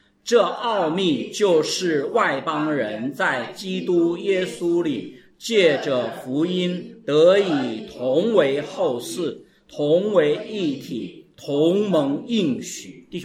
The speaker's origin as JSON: {"language": "Chinese", "country": "China", "said": "我们中国人真的是喜欢歌颂苦难，歌颂苦难，歌颂几千年，歌颂惯了"}